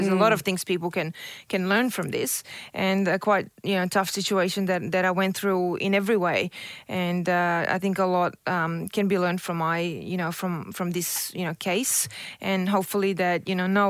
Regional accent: Sydney, New South Wales, Australia; I grew up in Sydney

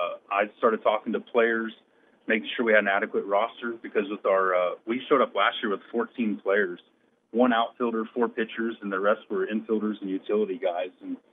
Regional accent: Newton, Kansas, United States; Yes, I was born in Newton. My mom and stepdad had worked construction. We moved all around.

